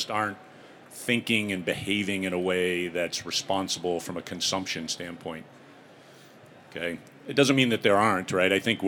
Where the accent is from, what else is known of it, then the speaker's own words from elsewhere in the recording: United States; I'm an American, right?